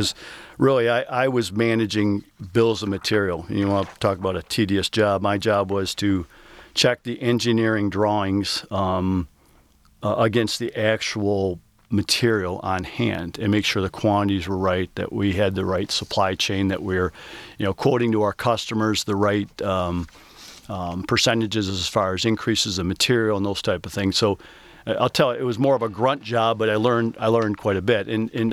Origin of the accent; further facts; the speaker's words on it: Flint, Michigan, United States; my culture, my beliefs, since growing up in Flint to really working at Lear.